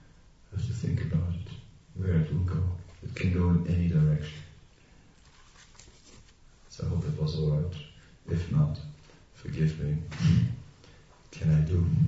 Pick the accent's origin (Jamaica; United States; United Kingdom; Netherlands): Netherlands; I'm from Holland, which is bicycle country